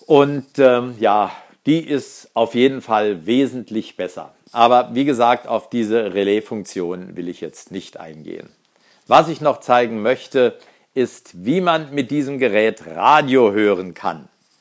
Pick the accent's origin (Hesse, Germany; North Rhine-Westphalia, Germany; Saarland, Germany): Saarland, Germany; und natürlich meine Heimat, das Saarland.